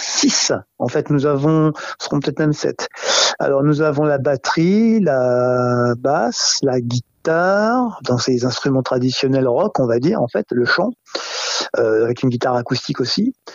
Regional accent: Brittany, France; mon amour et de mon attachement à ma région d'origine, du côté du Morbihan

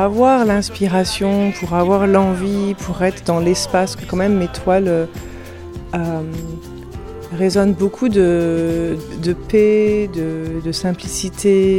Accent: Paris, Île-de-France, France; now in Canada; ma terre natale qui me surprend. J'adore être à Paris, donc de faire des expos comme ça, de revenir à Paris, là où j'ai grandi.

